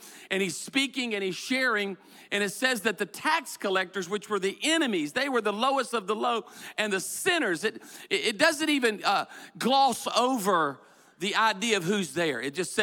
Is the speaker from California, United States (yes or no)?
no; Myrtle Beach, South Carolina, United States; being raised in a little small beach community called Myrtle Beach, South Carolina. I was raised in South Carolina in a beach community.